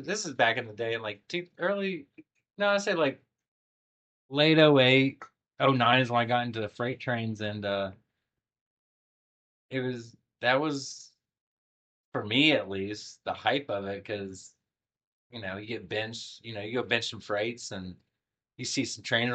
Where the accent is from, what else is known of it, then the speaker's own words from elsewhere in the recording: Terre Haute, Indiana, United States; moved away as an adult; now in Outer Banks, United States; I moved to the Outer Banks and didn't know what that fucking place was from Indiana. I grew up and born and raised in Terre Haute, Indiana.